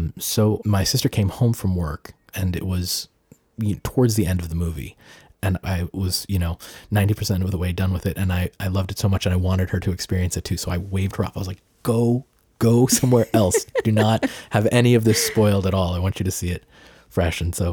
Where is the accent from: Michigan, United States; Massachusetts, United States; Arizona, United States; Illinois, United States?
Massachusetts, United States; I was at home in the house that I grew up in Massachusetts. And I was about to leave and move to New York.